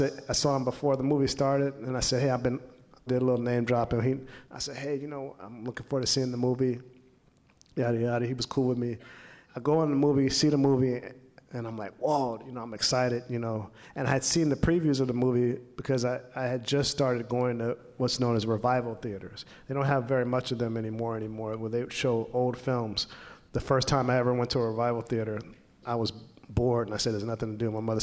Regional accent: Inglewood, California, United States; My story started when I grew up in Inglewood in an area called the Bottoms, which was all these apartment buildings that have now mostly been torn away.

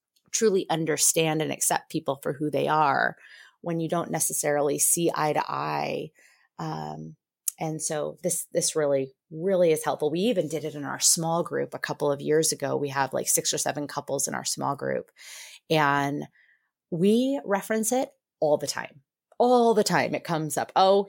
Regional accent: New England, United States; moved away as an adult; now in Arizona, United States; my husband and I relocated from New England out to Arizona about seven, almost 8 years ago. And when we moved out here, you know, we were both raised in New England, where we had really strong roots and strong connections.

